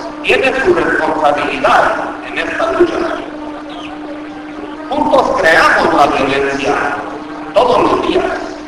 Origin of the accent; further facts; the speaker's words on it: Chihuahua, Mexico; soy el noroeste de Chihuahua.